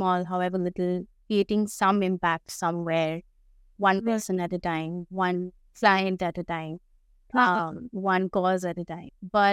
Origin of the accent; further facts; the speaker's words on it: Kolkata, West Bengal, India; moved away as an adult; So I am from Calcutta. I grew up there. I did all my schooling there. And then I got an opportunity to go study in the US for my undergrad. So I went there, I went to Ohio Wesleyan University.